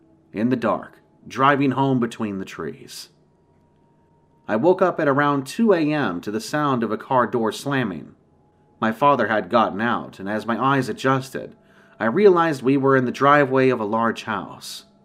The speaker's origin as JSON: {"language": "English", "town": "Boston", "region": "Massachusetts", "country": "United States", "tie": "born or raised there", "said": "Growing up in Boston, I couldn't imagine ever not wanting to come back."}